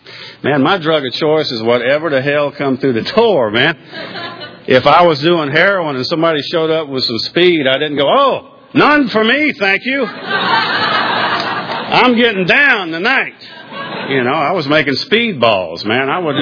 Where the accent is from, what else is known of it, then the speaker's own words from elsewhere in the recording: Georgia, United States; I mean, I'm in Georgia, right? I grew up in Georgia.